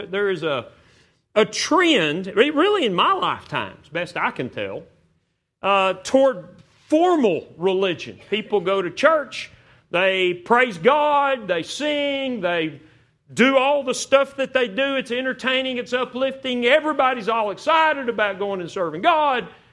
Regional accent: Texas, United States; now in Phoenix, United States; I grew up in West Texas, so I'm familiar with kind of Western mentality.

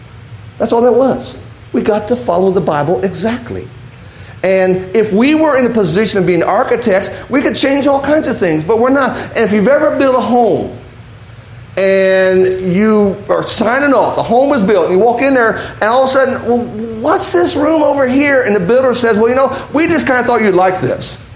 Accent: Indianapolis, Indiana, United States; Now, growing up in Indianapolis, you know, I'm a fan of Peyton Manning.

